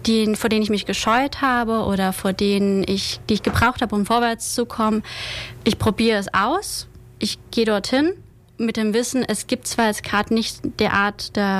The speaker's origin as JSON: {"language": "German", "town": "Hockenheim", "region": "Baden-Württemberg", "country": "Germany", "said": "Ganz ursprünglich komme ich aus Hockenheim."}